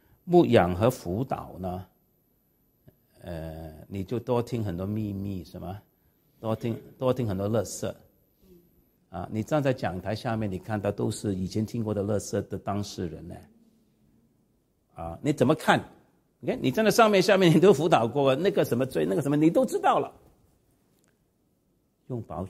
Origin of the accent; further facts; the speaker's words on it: Hong Kong; 比方说我最不喜欢广东人，我们香港人呢